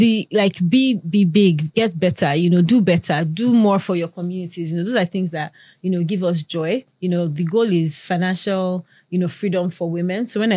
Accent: Nigeria; I'm Nigerian. I also have a Nigerian passport.

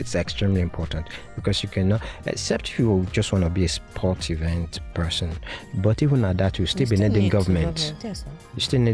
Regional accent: Ile-Ife, Osun, Nigeria; Okay, I'm from Ilefe. I'm from two ruling houses in Ilefe.

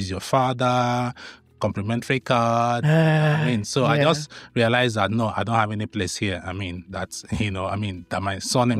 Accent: Onitsha, Anambra, Nigeria; now in Lagos, Nigeria; because I grew up in Onitsha, Southeast Nigeria, Anambra State

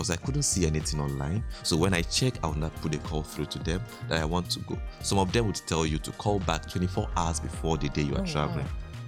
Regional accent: South East, Nigeria; Growing up in the Igbo culture. You can't say you are out of that.

